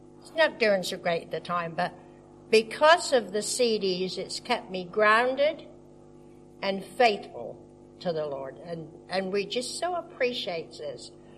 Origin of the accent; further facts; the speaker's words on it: United Kingdom; born there; Although I'm British born